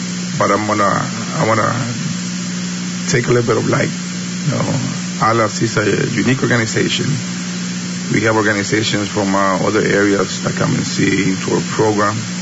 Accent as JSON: {"language": "English", "town": "Half Moon Bay", "region": "California", "country": "United States", "tie": "born or raised there", "said": "And I grew up in Half Moon Bay. I know the community."}